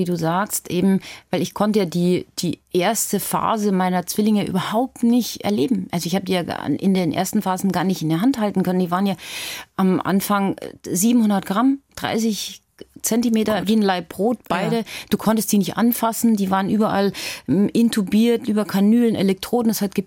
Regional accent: Garmisch-Partenkirchen, Bavaria, Germany; ich komme aus Garmisch, ich bin Oberbayer, ich weiß, wie die ticken.

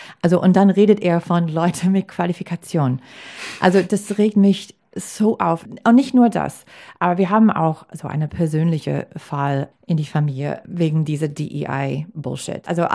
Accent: Green Bay, Wisconsin, United States; German is a second language; now in Germany; kommt aus Green Bay, mein Heimatstadt

